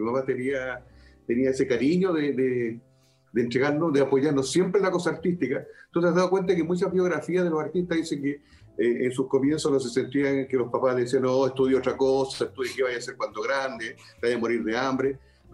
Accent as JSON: {"language": "Spanish", "region": "Valparaíso", "country": "Chile", "said": "porque tú sabes que yo soy de Valparaíso."}